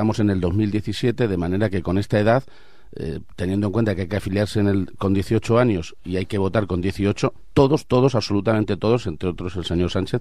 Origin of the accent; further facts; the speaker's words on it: Albacete, Castilla-La Mancha, Spain; ya he estado incluso en mi tierra, en Castilla-La Mancha, en Albacete